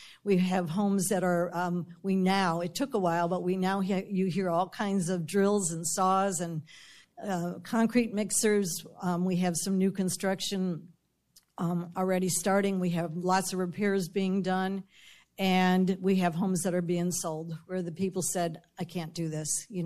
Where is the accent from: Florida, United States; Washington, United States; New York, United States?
Florida, United States; Gulfport; from Gulfport, Florida. We're 3 miles square. We're not on the Gulf. We are on the Boca Ciega Bay.